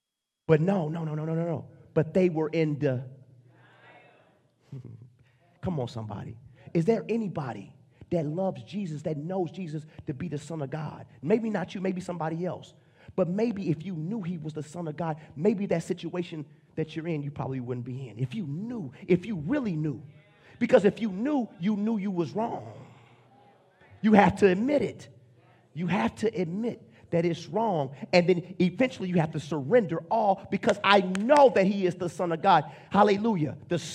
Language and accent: English; St. Louis, Missouri, United States; I'm from St. Louis. Denial. I'm from St. Louis.